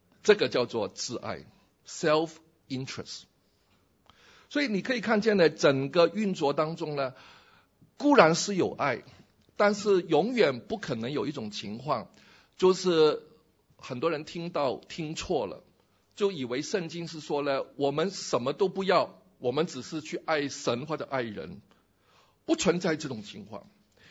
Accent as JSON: {"language": "Chinese", "region": "Washington", "country": "United States", "said": "我来自的州是华盛顿州啊，我们有微软有波音"}